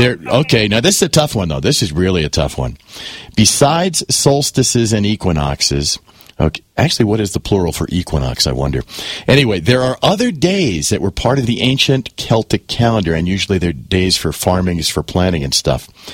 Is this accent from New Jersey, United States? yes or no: yes; New Jersey, United States; Okay, well, I'm from New Jersey originally myself.